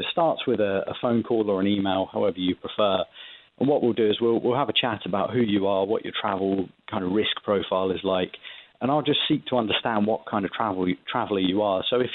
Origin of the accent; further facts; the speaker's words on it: England, United Kingdom; now in Paris, France; I myself being an Englishman, but I'm actually based in Paris, France.